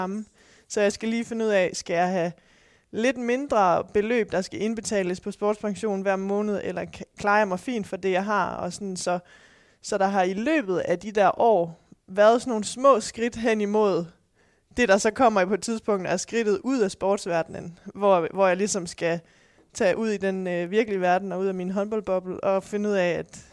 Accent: Aarhus, Central Denmark Region, Denmark; Jeg kommer fra Aarhus.

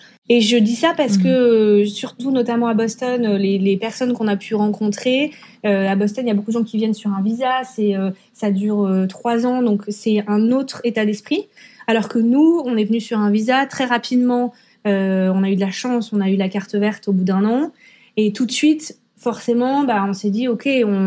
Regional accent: France; moved away; ça fait 12 ans du coup que j'ai quitté la France. Je me sens jamais à la maison.

